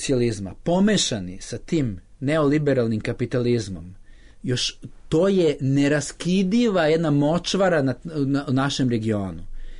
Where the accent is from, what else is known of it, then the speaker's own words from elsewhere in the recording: Serbia; ja dolazim iz Srbije.